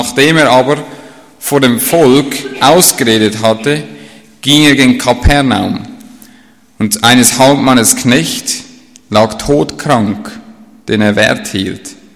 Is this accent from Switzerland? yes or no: yes; Switzerland; Na gut, ihr habt schon gehört, ich bin kein richtiger Deutscher, ich bin schon Schweizer und ich gebe mir Mühe, dass ihr das gut versteht.